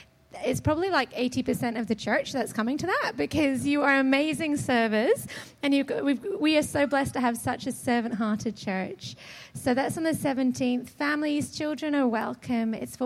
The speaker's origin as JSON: {"language": "English", "region": "Scotland", "country": "United Kingdom", "said": "obviously because I'm from Scotland, I'm not used to the heat."}